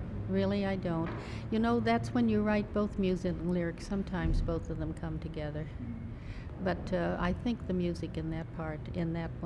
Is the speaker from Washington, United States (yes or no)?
no; Omaha, Nebraska, United States; born there; now in New York, United States; I had come down to New York to earn a living. I was born in Omaha, Nebraska, and I had a hard time persuading my parents to let me come